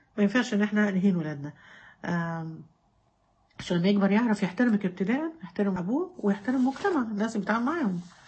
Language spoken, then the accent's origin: Arabic; Egypt; بس احنا عندنا في مصر بقى يا بليد يا فاشل يا خايب